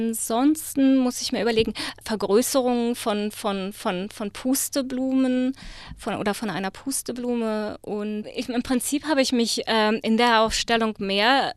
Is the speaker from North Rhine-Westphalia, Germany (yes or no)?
no; Berlin, Germany; Ja, naja, ich bin in Berlin aufgewachsen, also in Ost-Berlin, und habe halt den Fall der Mauer sogar erlebt